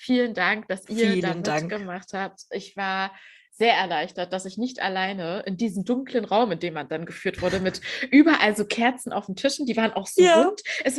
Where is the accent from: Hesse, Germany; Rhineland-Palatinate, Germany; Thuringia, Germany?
Thuringia, Germany; Erfurt; now in Berlin, Germany; weil in Berlin ist das ja nicht wie damals bei uns in Erfurt, wo man irgendwie 5 Minuten läuft